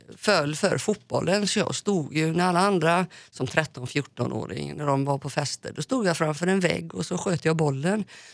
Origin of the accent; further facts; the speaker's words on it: Chicago, Illinois, United States; now in Sweden; Jag kommer som sagt från Chicago